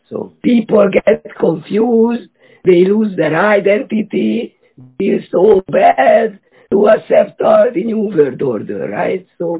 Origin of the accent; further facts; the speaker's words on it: Hungary; English is a second language; now in Canada; No, I'm from Hungary. I've been in Canada since 1987.